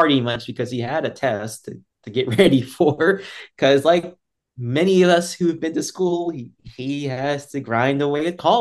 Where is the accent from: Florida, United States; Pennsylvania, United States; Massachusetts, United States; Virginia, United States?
Massachusetts, United States; Boston; For me, my standards, because I'm from Boston, anything west of Texas is